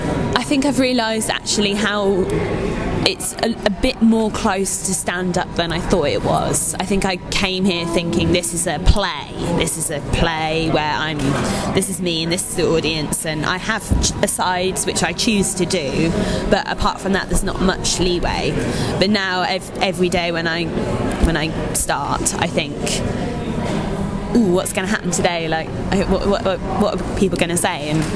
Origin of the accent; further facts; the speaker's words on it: West Midlands, United Kingdom; because I'm from Warwickshire and I've just always loved it